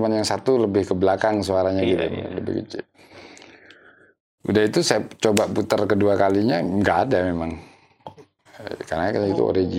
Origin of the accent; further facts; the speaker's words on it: Bondowoso, East Java, Indonesia; saya kan asli dari Bondoso gitu, jadi masa kecil di situ